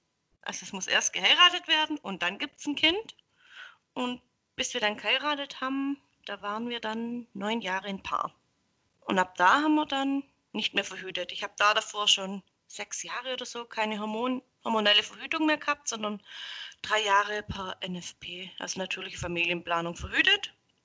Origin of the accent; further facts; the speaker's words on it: Baden-Württemberg, Germany; Ich komme aus der Nähe von Stuttgart. Hört man mir wahrscheinlich auch an. Bin 34 Jahre alt